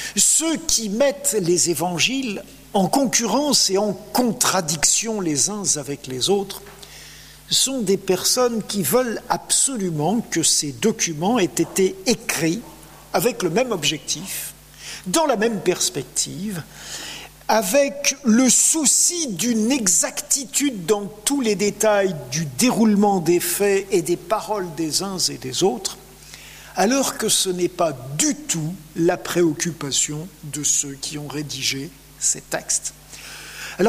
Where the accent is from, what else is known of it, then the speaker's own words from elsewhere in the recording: Auvergne-Rhône-Alpes, France; À mon nom, vous devriez deviner que je suis auvergnat. C'est typique de la région où je suis né et d'où ma famille est originaire.